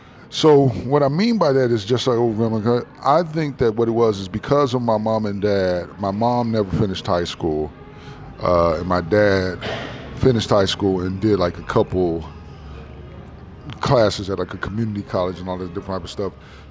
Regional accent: Memphis, Tennessee, United States; born there; I was born in Memphis, Tennessee. And then my family, my mother and father are from Osceola, Arkansas, and they moved from there.

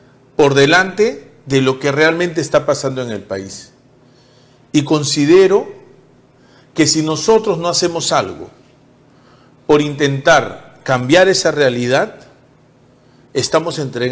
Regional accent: Peru; lo que somos los peruanos como sociedad

